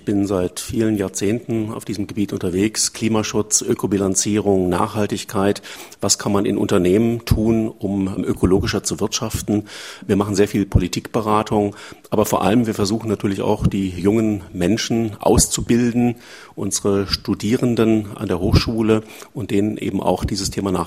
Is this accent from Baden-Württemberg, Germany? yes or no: yes; Freiburg, Baden-Württemberg, Germany; Ich stamme ja aus Freiburg.